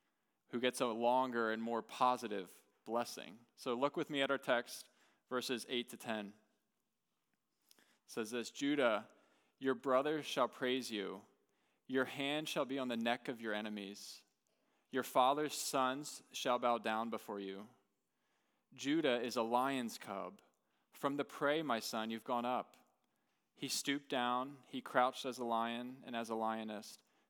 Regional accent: New Jersey, United States; one of the biggest stories from the surfing world this last year came from my home state of New Jersey.

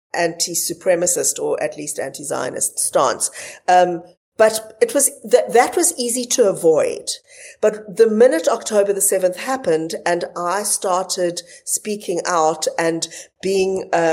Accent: South Africa; we grew up in South Africa

